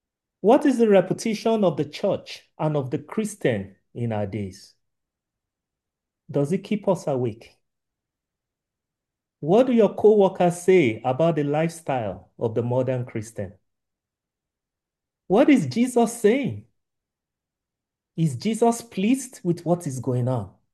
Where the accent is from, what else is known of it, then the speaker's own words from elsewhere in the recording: Nigeria; well, I'm from Nigeria, for those who are not from Nigeria.